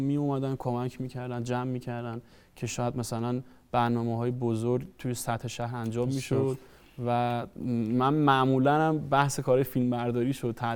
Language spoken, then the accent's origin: Persian; Qazvin, Iran; نرم افزارشون هم تو شهر خودمون شهر قزوین شروع کردیم، آروم آروم یاد گرفتن. برای سال 90 من تو قزوین دفتر فیلمسازی زدم.